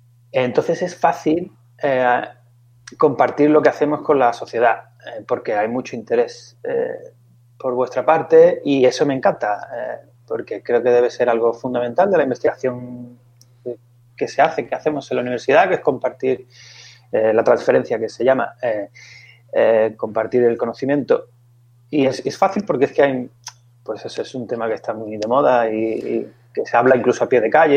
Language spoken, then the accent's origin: Spanish; Seville, Andalusia, Spain; now in Valencia, Spain; yo soy de Sevilla. Y bueno, pues por avatares del destino acabé en Valencia